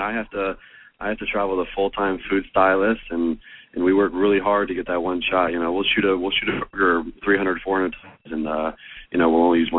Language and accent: English; Tampa, Florida, United States; I'm from Tampa, Florida, originally.